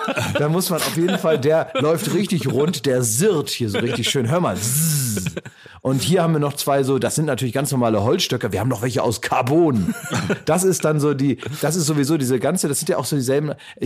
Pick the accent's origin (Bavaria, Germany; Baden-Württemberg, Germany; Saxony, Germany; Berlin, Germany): Berlin, Germany; aber da fällt es uns natürlich auf hier als Berliner.